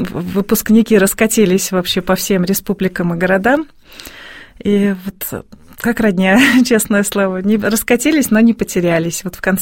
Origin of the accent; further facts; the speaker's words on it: Magnitogorsk, Chelyabinsk Oblast, Russia; Я вот родилась в Магнитогорске на Южном Урале, и как-то в 13 лет уже писала заметки